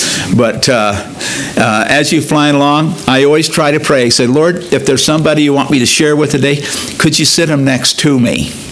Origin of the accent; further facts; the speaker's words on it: Escondido, California, United States; I grew up in Southern California, down by Escondido, down by San Diego.